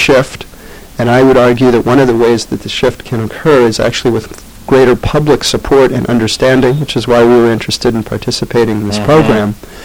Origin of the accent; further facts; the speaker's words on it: Brooklyn, New York, United States; moved away as an adult; also born or lived in San Francisco; Brian, I grew up in Brooklyn, born in 1962, 27 years in Brooklyn, and then out to San Francisco for about 11 years, and have just recently returned in the last 2.5 years to the East Coast.